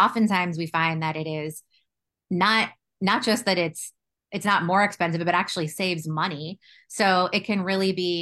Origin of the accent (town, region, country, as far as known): Florida, United States